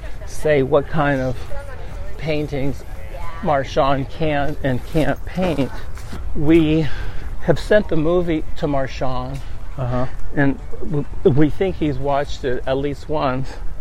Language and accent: English; California, United States; One, I grew up in the Bay Area. I would spend all of my weekends as a kid going to, you know, anti-war and civil rights marches in Berkeley.